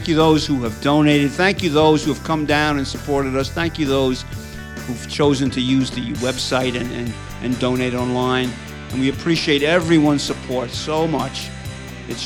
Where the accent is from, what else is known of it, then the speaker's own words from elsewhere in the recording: New York, United States; Well, I'll tell you, I'm a New Yorker.